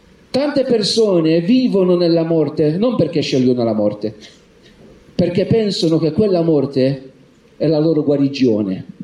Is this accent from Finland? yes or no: no; Malta; Italian is a second language; E questo mi viene un po' naturale anche perché sono maltese.